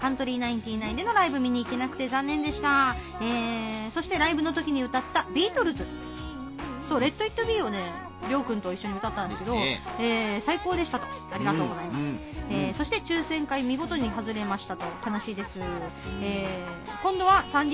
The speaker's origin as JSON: {"language": "Japanese", "town": "Sasebo", "region": "Nagasaki", "country": "Japan", "tie": "born or raised there", "said": "いい音出すみんなを本当地元佐世保のファンの方に届けたいなってそう純粋に思って"}